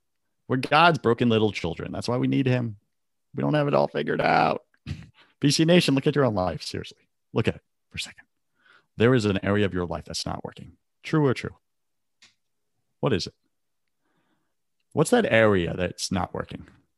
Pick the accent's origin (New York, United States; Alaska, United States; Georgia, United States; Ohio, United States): New York, United States; First off, you're a New Yorker. I'm a New Yorker, right? We got thick skin, right? It's how we were trained.